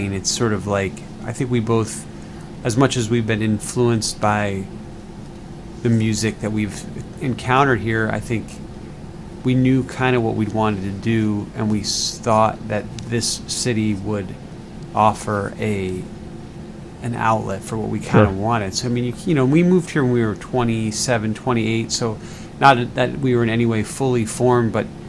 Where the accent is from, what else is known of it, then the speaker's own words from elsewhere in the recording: New Paltz, New York, United States; Or New Paltz, this little college town I grew up in New York.